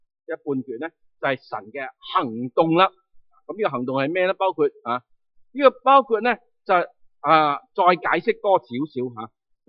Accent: China; 咁其实呢我哋中国人嗰啲字都好好㗎

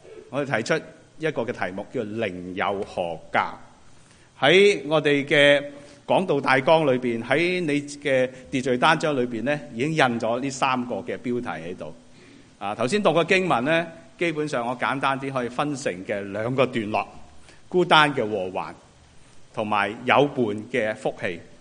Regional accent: China; 大家都显而易见，按照我们中国人传统的思想，都是喜欢是仔的。

